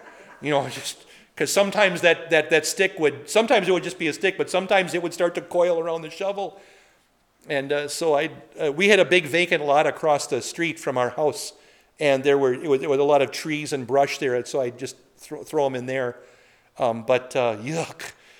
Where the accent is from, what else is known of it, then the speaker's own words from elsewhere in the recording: Poynette, Wisconsin, United States; Back in my hometown of Poinette, they also herd buffalo in small numbers.